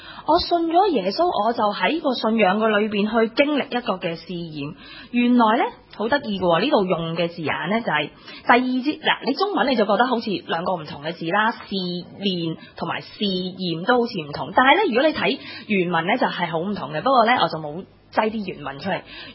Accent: China; 我們中國人有句說話叫做什麼，真金不怕紅爐火

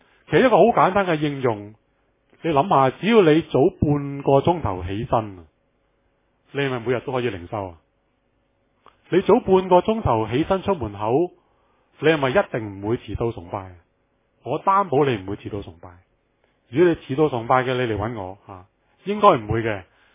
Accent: China; 其实用我们中国人的说话就是等我跟爸爸送了钟先

